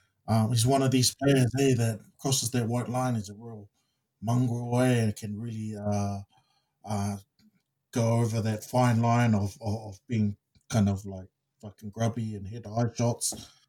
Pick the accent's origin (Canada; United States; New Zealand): New Zealand; But as a Kiwi man, I've always loved his passion